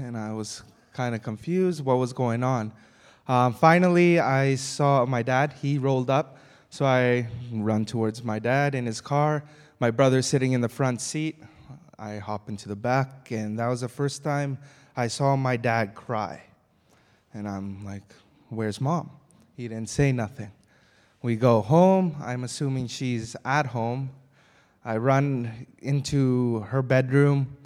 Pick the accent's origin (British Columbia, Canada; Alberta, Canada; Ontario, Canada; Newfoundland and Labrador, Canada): British Columbia, Canada; Victoria; born there; also born or lived in England; So I grew up as a Sikh family, and it was all right. I was born in Victoria, lived in England, then came back to Canada.